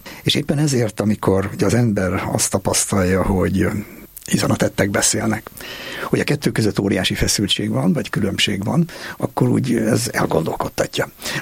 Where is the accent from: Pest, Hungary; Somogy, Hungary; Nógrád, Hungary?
Pest, Hungary; Törökbálint; also born or lived in Budatétény; Én egy Buda környéki sváb faluban nőttem föl, Török Bálinton, ahol mi csak olyan gyütmentek voltunk, mert a Jászságból kerültünk oda, mégpedig azért, mert a szüleimet elhajtotta onnan a mezőgazdaság szocialista átszervezése, és én már itt Budatétényben születtem.